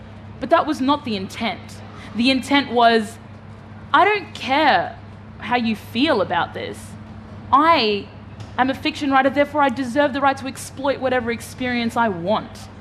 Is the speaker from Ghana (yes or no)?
no; Australia; In the 20 years of my, you know, growing up in Australia.